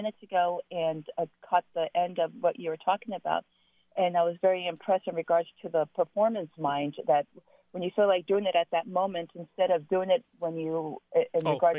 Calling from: San Francisco, California, United States; I'm calling from San Francisco

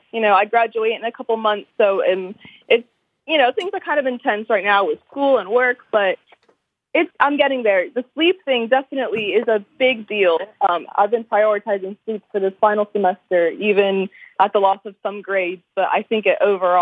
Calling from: Murfreesboro, Tennessee, United States; Murfreesboro. It's a little city right outside Nashville.

